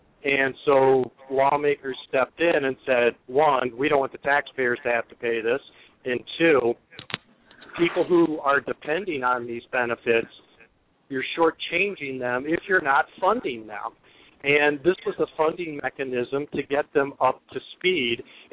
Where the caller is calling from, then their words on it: Chicago, Illinois, United States; from Chicago.